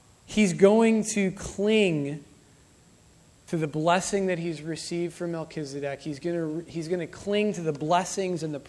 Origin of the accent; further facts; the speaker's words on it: the West, United States; As Western Americans, as Western American Christians, so often we get sucked into the political games that the world around us is playing.